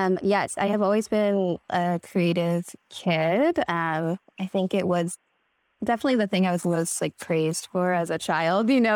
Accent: California, United States; I grew up in the Bay Area of California.

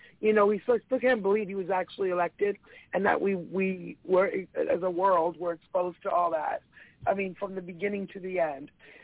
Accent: Canada; I'm a Canadian girl. This is where my heart is.

